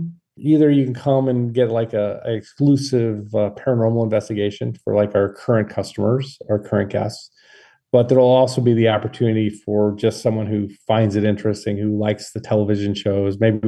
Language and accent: English; Midwest, United States; accent: Midwest; There's my Midwest accent coming through.